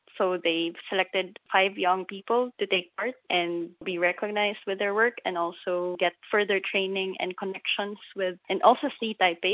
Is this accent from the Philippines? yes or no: yes; Philippines; English is a second language; now in Brisbane, Australia; So I'm the one from the Philippines.